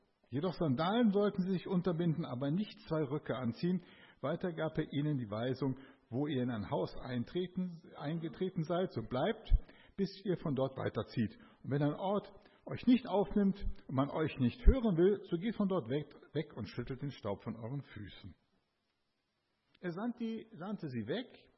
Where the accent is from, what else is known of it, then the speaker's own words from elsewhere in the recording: Hagen, North Rhine-Westphalia, Germany; das ist meine Frau Elke und wir kommen aus Hagen.